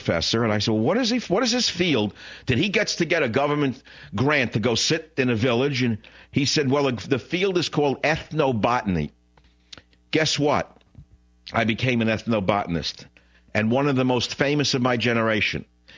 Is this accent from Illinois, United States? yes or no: no; New York, United States; Because I came from New York where, to me, a plant was a lettuce or a tomato.